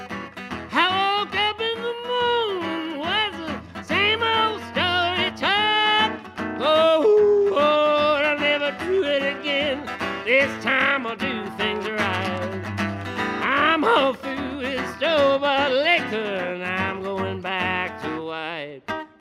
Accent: Erie, Pennsylvania, United States; born there; now in Nashville, United States; Well, I was born in Erie, Pennsylvania, many, many moons ago. I've called Nashville my home on and off for the most part for the last 30 years.

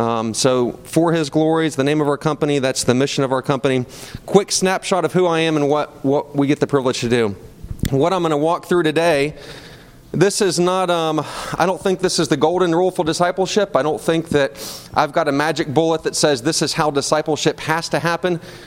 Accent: Charlotte, North Carolina, United States; So born and raised in Charlotte, went to school at the community college here at CPCC.

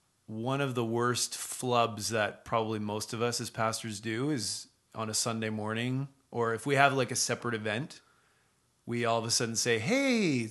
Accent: Maple Ridge, British Columbia, Canada; I hail from Maple Ridge, yes.

